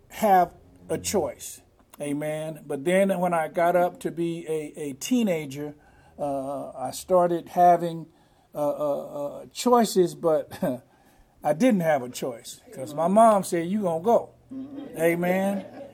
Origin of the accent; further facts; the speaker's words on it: Bakersfield, California, United States; I was born and raised in Bakersfield, and at the time, I don't want to say how old I am, but I'm getting up there, a little long in the tooth.